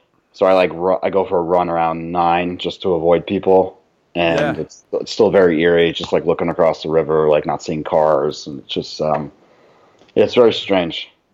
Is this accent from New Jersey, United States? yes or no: yes; New Jersey, United States; I'm from Bergen County.